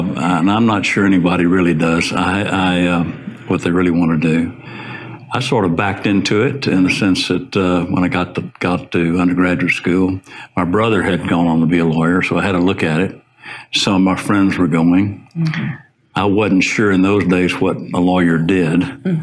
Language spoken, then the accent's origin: English; Beaumont, Texas, United States; I did. Beaumont, Texas, of course, Laura, is over in the southeast corner.